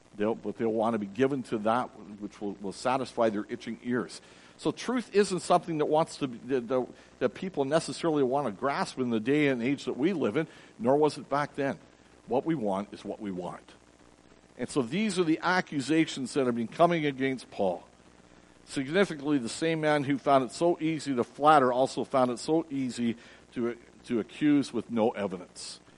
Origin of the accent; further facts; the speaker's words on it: Toronto, Ontario, Canada; growing up in Toronto, there were certain areas that you just stayed away from.